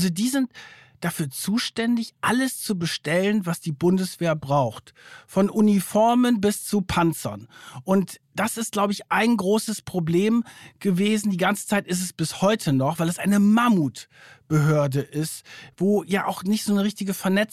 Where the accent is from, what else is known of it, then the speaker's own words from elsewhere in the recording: Verden an der Aller, Lower Saxony, Germany; in der Jugendherberge in Verden an der Aller, da wo ich aufgewachsen bin.